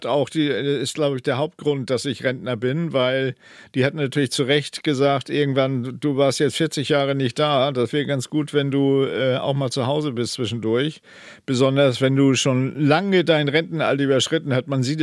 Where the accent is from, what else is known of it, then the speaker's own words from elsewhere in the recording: Hamburg, Germany; Ja, Großlottbek sagt es schon, da bin ich aufgewachsen. Ich bin früher immer mit meinem Fahrrad ganz viel an die Elbe gefahren.